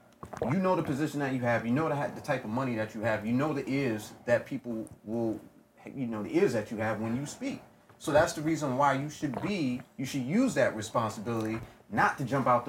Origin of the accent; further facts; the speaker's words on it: New York, United States; one of the reasons why I say I would not agree with Donald Trump is because I grew up in New York City.